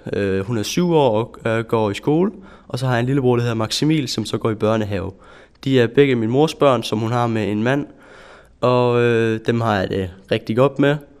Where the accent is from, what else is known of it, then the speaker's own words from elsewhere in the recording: Horsens, Central Denmark Region, Denmark; og jeg er født i Horsens i 1995. Jeg er vokset op i Horsens. Jeg har boet i Horsens hele mit liv, og jeg har boet inde i Horsens Midtby.